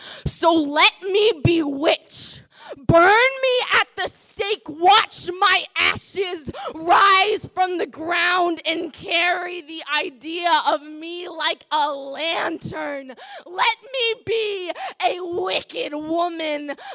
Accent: California, United States; I'm from the Bay Area. I'm 14 years old

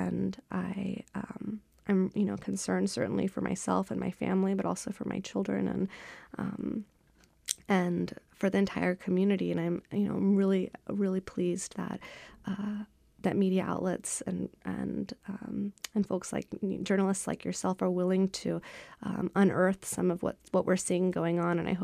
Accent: the South, United States; You know, I grew up in the South. I'm a woman of color.

